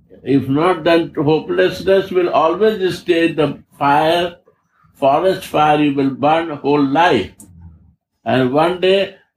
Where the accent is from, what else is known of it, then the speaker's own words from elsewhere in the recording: India; I'm Indian, but I don't believe that.